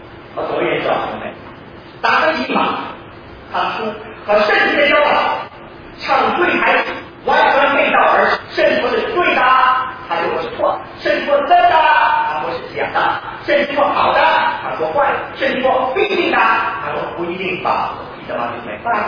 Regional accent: China; 我们中国人应当脸红，应当羞愧

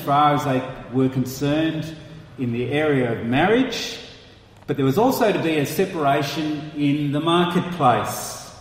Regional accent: Sydney, New South Wales, Australia; When I was growing up in Sydney, the shops would shut their doors at what time?

